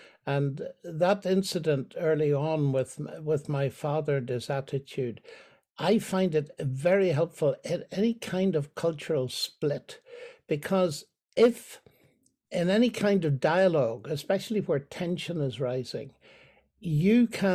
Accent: Northern Ireland, United Kingdom; moved away; Well, my accent betrays me as a citizen of Dorthon Ireland, although I haven't lived there for many years.

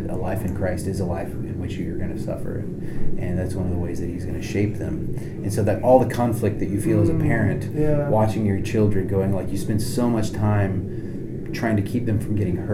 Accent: the South, United States; Like, is it just the denomination that I grew up in the South that didn't talk about new creation and about what we were saved for, you know?

